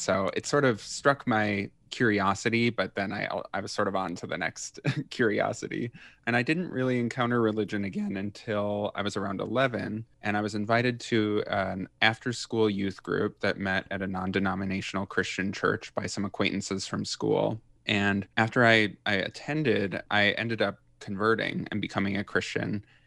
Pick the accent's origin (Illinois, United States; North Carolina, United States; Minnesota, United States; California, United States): Minnesota, United States; Yeah, so I grew up in Minnesota. You know, I grew up in a non-religious family.